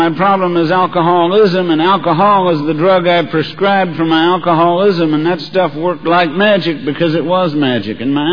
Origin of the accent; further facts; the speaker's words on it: Texas, United States; And I'm from Texas. Now, in Texas, when we get pissed, we're angry.